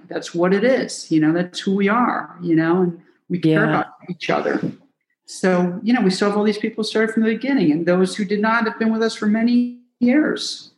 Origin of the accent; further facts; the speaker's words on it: New Haven, Connecticut, United States; now in Chicago, United States; And our pizza is modeled after the pizza that I grew up eating in New Haven, Connecticut, which is thin crust, and you fold it and fold it.